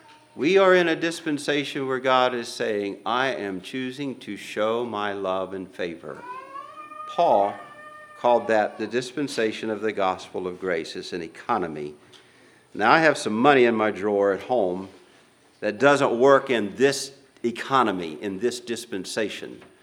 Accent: Pensacola, Florida, United States; It attacked my hometown this past week. I came from Pensacola.

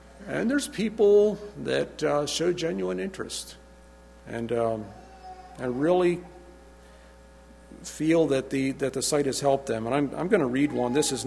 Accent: Myanmar; age 63, married with 3 kids, 2 daughters married, and son still single. We are born and brought up in Burma.

